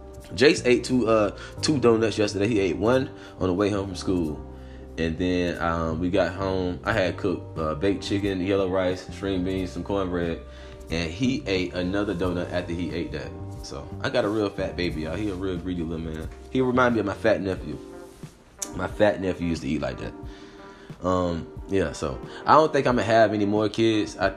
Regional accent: Florida, United States; And I mean, I'm from South Florida. I'm from the South Florida circuit for a lot of the Miami area.

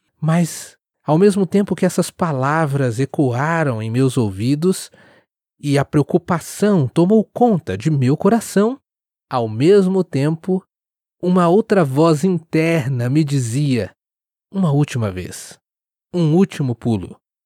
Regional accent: Rio de Janeiro, Brazil; Como você se lembra, eu sou natural do Rio

